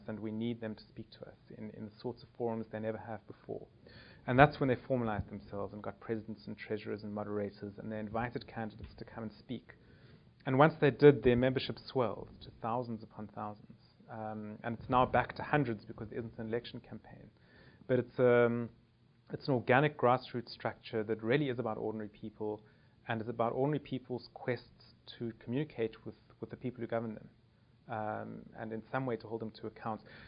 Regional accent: South Africa; because I come from South Africa

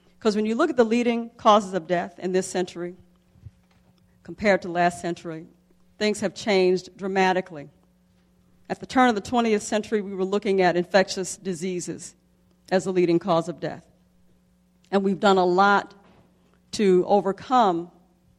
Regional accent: Jackson, Mississippi, United States; I grew up in the South. I grew up in Jackson, Mississippi. The culture in Mississippi, especially in African-American communities where I grew up, was one where we ate fried foods

